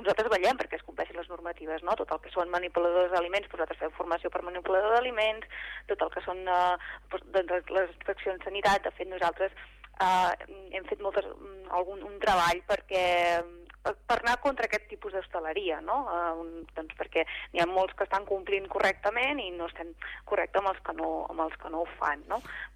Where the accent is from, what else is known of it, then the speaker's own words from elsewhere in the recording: Mont-ras, Catalonia, Spain; Nosaltres hem vingut aquí tota la vida. Jo sóc de Mont-ras